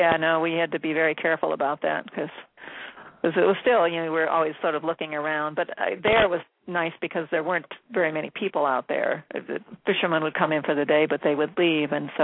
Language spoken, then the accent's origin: English; Barberton, Ohio, United States; also born or lived in Akron; I was born in Akron. I grew up in Barberton, Ohio.